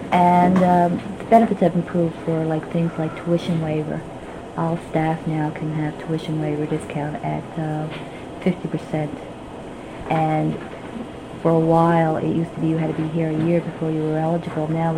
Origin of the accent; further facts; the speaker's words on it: Nova Scotia, Canada; now in Halifax, Canada; I don't live in Halifax. Well, I live in Halifax, but I'm from Cape Breton, so I always like to go home over the holidays and visit with my family